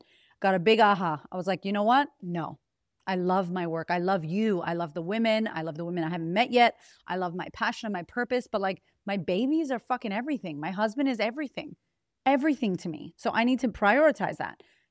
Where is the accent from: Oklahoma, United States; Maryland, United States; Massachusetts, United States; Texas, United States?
Massachusetts, United States; Boston; I'm like, yo, I'm from Boston. We never put no damn chains on the tires.